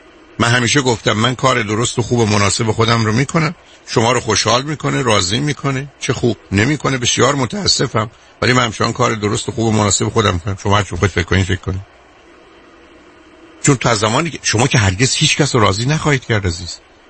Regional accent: Shiraz, Fars, Iran; moved away; من خودم شیرازی هستم، یادم از بچگی وقتی میرفتم دم سعدیه

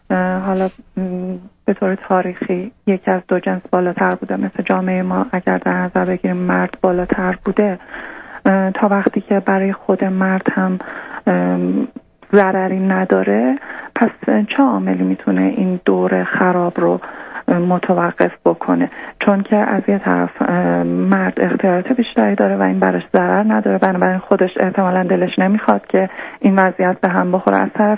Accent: Isfahan, Iran; accent: Isfahani; من از اصفهان هستم و من گاهی به خاطر لهجم احساس خجالت میکنم

